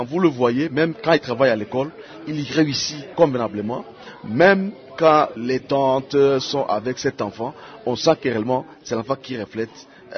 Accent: Rutshuru, North Kivu, DR Congo; chez nous à Rutshuru par rapport à la culture. Il y a des noms que nous donnons par rapport à notre culture de Rutshuru.

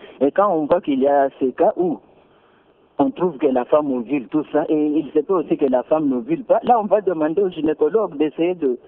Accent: DR Congo; Bon, je crois que le problème d'enfant, en tant qu'Africain, particulièrement en tant que Congolais

